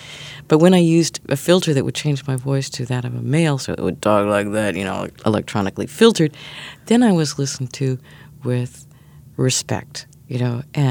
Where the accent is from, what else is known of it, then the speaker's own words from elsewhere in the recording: Illinois, United States; now in New York, United States; I grew up near Chicago and then moved to New York.